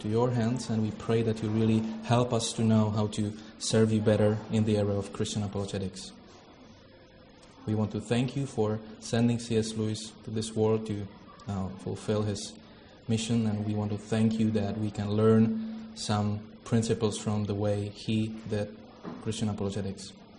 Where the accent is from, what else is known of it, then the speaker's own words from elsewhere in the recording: Prague, Czechia; English is a second language; So I come from Prague.